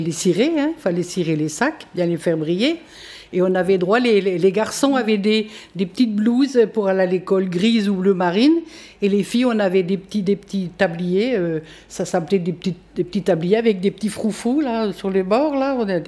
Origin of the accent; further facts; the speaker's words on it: Grand Est, France; Je vais avoir 82 ans le 20 avril. J'étais à l'école assez loin d'ici, quand j'étais petite, dans l'Aube, du côté de Troyes, dans l'Aube.